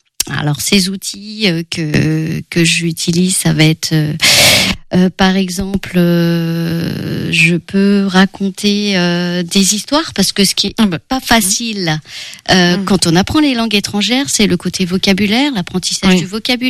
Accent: Angers, Pays de la Loire, France; French is a second language; quand j'étais petite, à 3 ans, je suis arrivée à Angers, sans danger, bien sûr. Et donc, j'ai appris le français

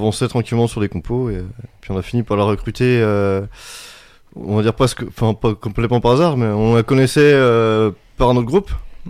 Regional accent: Angers, Pays de la Loire, France; Moi je suis d'Angers, enfin de les alentours.

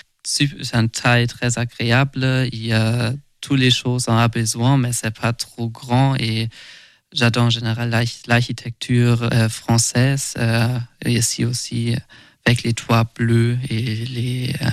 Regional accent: Germany; accent: German; French is a second language; on commence beaucoup de conversations ici puisque j'ai un accent allemand, tout le monde l'écoute.

